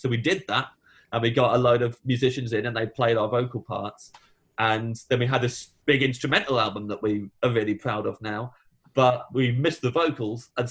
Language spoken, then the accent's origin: English; Kettering, East Midlands, United Kingdom; They're all local bands from Kettering, where I grew up in Northampton.